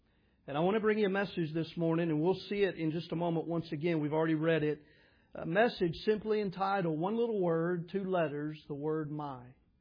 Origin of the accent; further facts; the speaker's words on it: Tennessee, United States; I didn't grow up in West Tennessee. I grew up in Middle Tennessee. That was home for me.